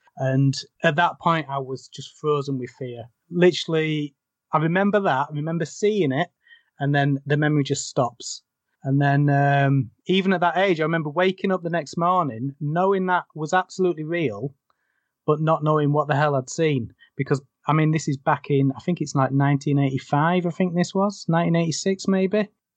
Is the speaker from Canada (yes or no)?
no; Morrens, Yorkshire and the Humber, United Kingdom; I grew up in South Yorkshire in a little village called Morrens. Totally isolated little village in the middle of nowhere.